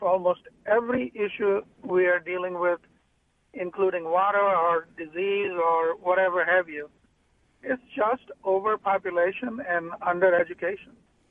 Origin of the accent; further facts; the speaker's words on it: India; moved away as an adult; now in United States; I grew up in India for 20 years, and for the last 30 years I've lived in Indiana.